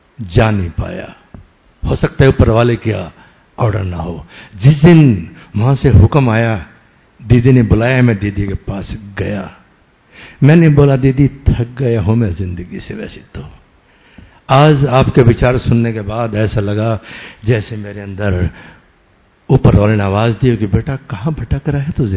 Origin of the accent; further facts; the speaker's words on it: Delhi, India; और मैं दिल्ली का रहने वाला हूँ